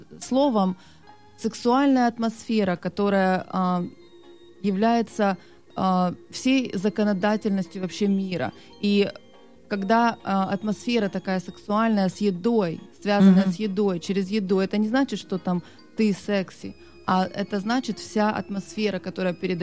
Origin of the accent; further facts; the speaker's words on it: Pyatigorsk, Stavropol Krai, Russia; also born or lived in Azerbaijan; Я родилась вообще в Азербайджане. Я армянка. Но я выросла в России, в Пятигорске.